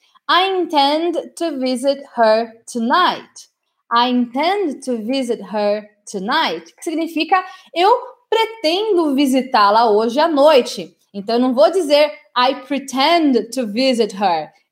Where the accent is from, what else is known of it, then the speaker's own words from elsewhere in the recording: Brazil; born there; Eu nasci no Brasil, aprendi português e depois eu fui aprender inglês.